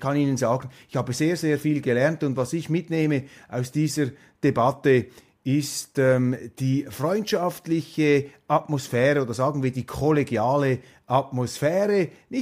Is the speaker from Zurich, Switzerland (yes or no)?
yes; Zurich, Switzerland; Umwerfend, weil wir Zürcher sind nicht so oft da oben.